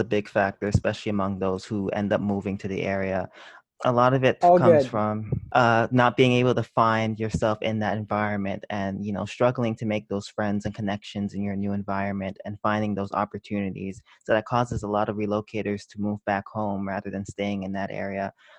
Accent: New York, United States; I know I had this kind of bias as a New Yorker

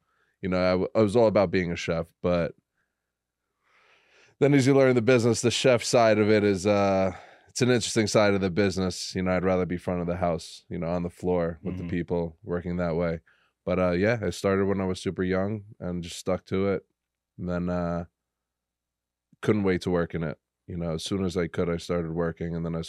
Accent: United States; But I had the best of both worlds growing up. I had my super American side. I am American first.

